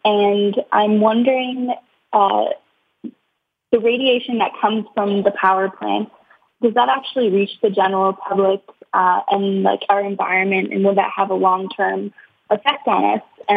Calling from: Waterloo, Ontario, Canada; I'm calling from the University of Waterloo in Ontario, Canada.

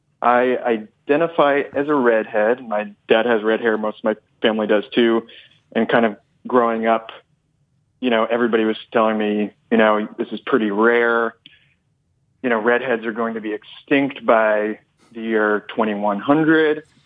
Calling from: Brooklyn, New York, United States; me and my jeans are in Dumbo, Brooklyn.

